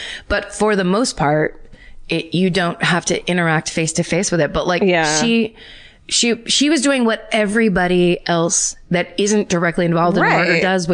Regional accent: Illinois, United States; My hometown murder happened in 1994 in a western suburb of Chicago when I was 10 years old.

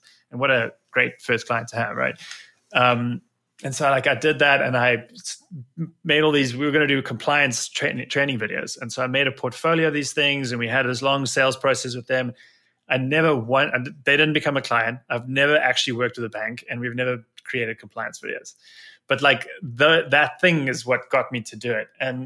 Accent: South Africa; growing up in South Africa.

